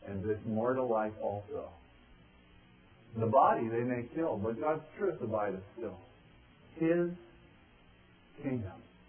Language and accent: English; United States; It's not my primary identity. It's not that I'm an American. It's not that I'm white. It's not that I'm upper middle class.